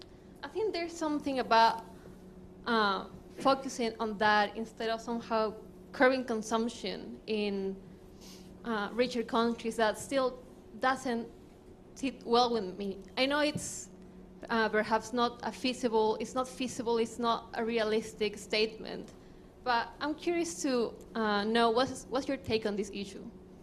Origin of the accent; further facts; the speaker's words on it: Peru; I'm from Peru, and I do research on the impact of the mining industry.